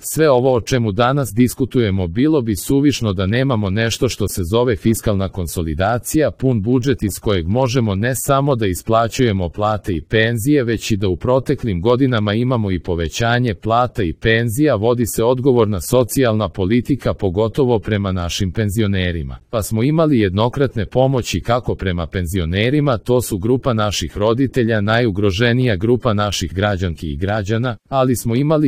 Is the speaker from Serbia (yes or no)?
yes; Sandžak, Serbia; ja dolazim iz Sandžaka, iz dijela Srbije gdje se ta propala privatizacija i tekako osjetila